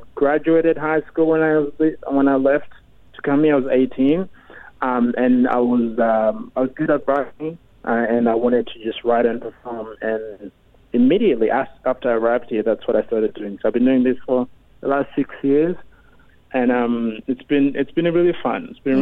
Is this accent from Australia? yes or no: yes; Australia; I am African Australian